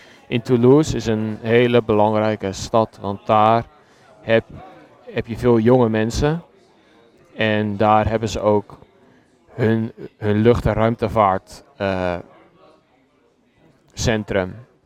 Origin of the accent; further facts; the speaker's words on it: Spain; Ik kom uit Spanje.